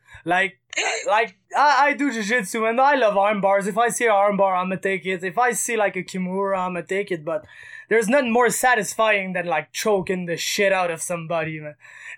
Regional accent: Montreal, Quebec, Canada; I'm from Montreal. Edmonton is a real long way.

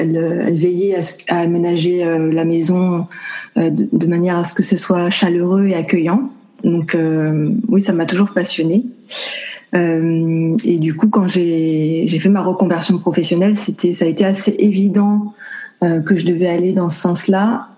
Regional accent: France; Alors moi, je suis née, j'ai grandi en France, mais mon père est guadeloupéen.

